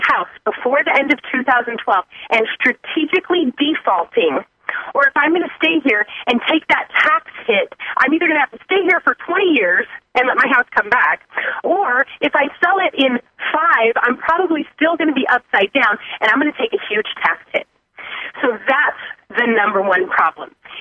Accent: United States; So we, as the American public, need to come together to our senators, to our officials, and tell them what we need

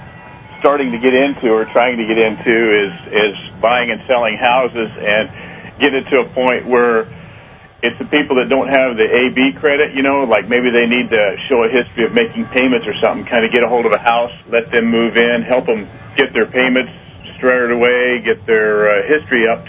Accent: Oregon, United States; I said I'm from Oregon also, just so that you know.

